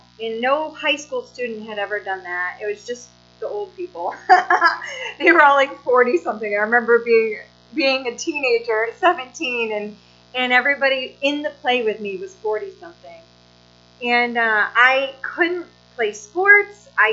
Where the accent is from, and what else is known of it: Whitney Point, New York, United States; born or raised there